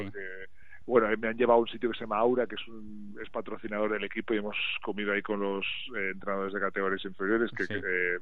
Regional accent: Bilbao, Basque Country, Spain; Soy muy de Bilbao, la verdad. Soy muy de Bilbao.

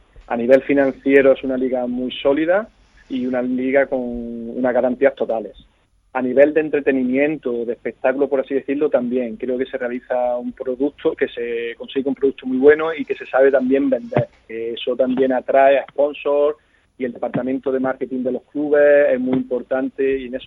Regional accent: Spain; los que vinimos de España.

